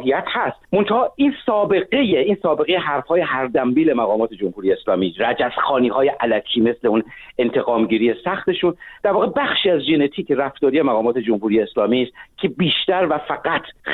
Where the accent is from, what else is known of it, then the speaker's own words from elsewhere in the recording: Iran; عرض کردم به عنوان یک ایرانی از منظر یک غربی